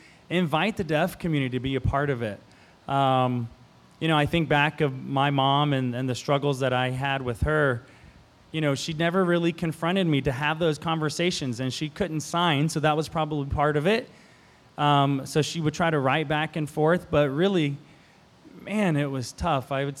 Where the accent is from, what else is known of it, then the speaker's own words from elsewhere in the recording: Mississippi, United States; now in Mobile, United States; I live in Mobile, Alabama. I was born and raised in Mississippi. I grew up in an Episcopal church my whole life.